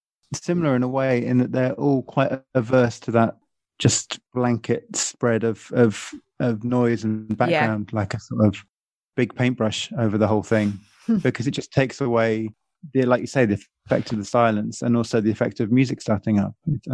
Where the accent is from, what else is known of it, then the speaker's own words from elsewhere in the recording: England, United Kingdom; which, being English, you feel, you know, awkward about trying, going for.